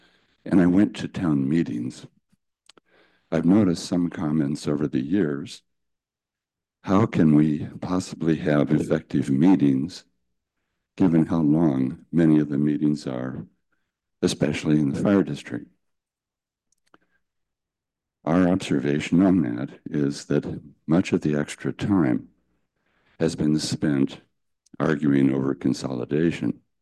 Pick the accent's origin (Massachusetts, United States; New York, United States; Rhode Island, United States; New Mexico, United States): Massachusetts, United States; In addition, I came from Massachusetts, and in Massachusetts, there's an explicit law